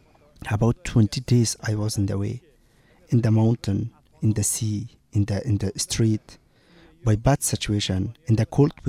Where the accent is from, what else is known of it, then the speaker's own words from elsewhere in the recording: Afghanistan; English is a second language; now in Germany; By bad situation, we came from Afghanistan. But now I have a negative answer.